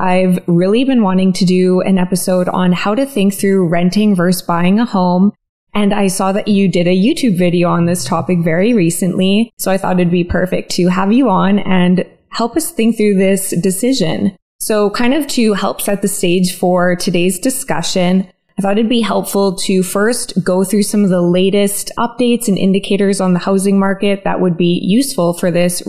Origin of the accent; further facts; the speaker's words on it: Canada; I'm from Canada.